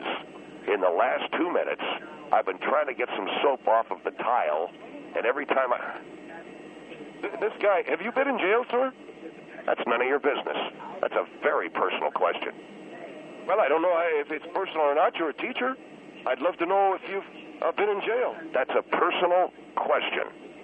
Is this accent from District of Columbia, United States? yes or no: no; Minnesota, United States; now in California, United States; I come from Minnesota, sir. I come from the Iron Range, and I grew up in the cities, and I moved my family to California.